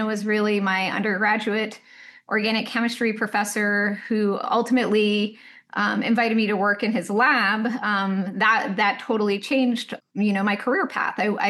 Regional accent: Bar Harbor, Maine, United States; I mean, I feel like I grew up in one of the most beautiful places in the country. I grew up in Bar Harbor, Maine.

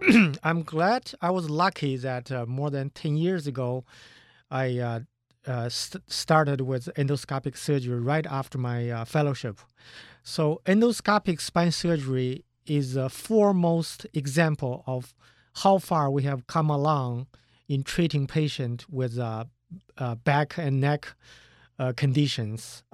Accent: China; moved away as an adult; now in United States; I was born and raised in China. I came to the United States after I finished the college.

